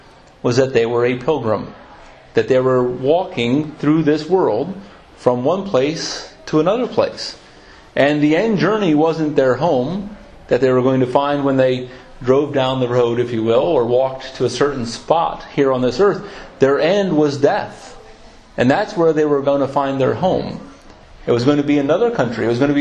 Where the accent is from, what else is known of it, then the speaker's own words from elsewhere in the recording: United States; But I enjoy the benefits of being from the United States, from being an American, at least most of the time.